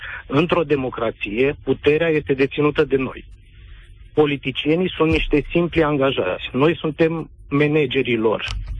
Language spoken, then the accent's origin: Romanian; Romania; moved away; Sunt un român din diaspora, sunt unul dintre cei care a fost sedus de Călin Georgescu